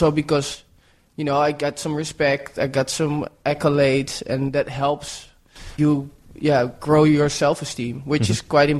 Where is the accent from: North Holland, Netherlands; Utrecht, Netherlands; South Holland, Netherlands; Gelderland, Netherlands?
North Holland, Netherlands; Amsterdam; English is a second language; now in New York, United States; I mean, I grew up in Amsterdam.